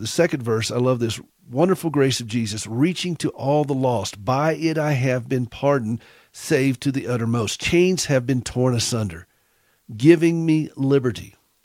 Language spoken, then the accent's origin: English; South Carolina, United States; South Carolina? Well, that's where I'm from, Mary.